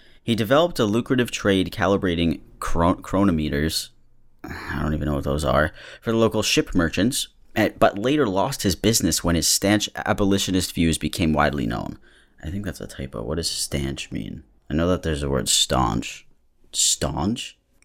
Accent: Massachusetts, United States; I'm from Massachusetts, so when I go walking in the cemeteries, the stones are pretty old.

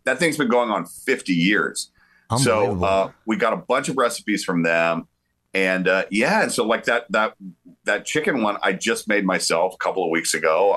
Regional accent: the South, United States; I mean, I'm from the South, right? So, like, grew up going to the University of Georgia.

